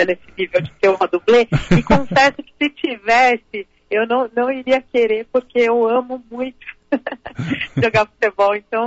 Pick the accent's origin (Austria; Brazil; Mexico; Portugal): Brazil; São José do Rio Preto, São Paulo; Gravei lá na minha cidade, em São José do Rio Preto.